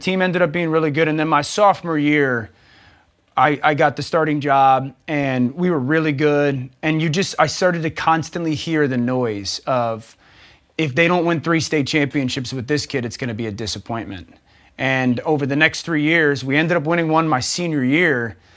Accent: Shelton, Connecticut, United States; I grew up in Shelton, Connecticut. High school football is a big deal.

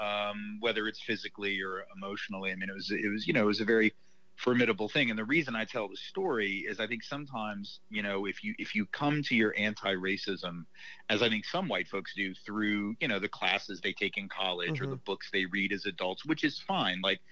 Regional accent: Nashville, Tennessee, United States; I'm from Nashville, Tennessee. I grew up here, which is where I live again now.

